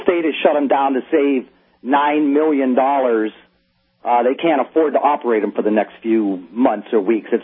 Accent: Ohio, United States; I'm actually from Ohio. My congressman up there, Jim Traffic, has been in prison for 8 years

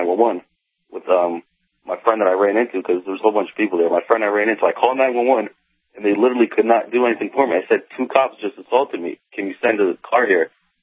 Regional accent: Connecticut, United States; born there; I said, I was born in Connecticut.

